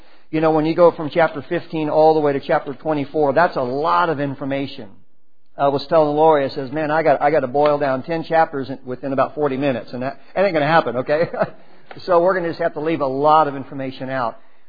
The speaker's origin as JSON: {"language": "English", "region": "Texas", "country": "United States", "lives_now": "California, United States", "said": "Yeah, I mean, I'm from Texas, but I'm in California."}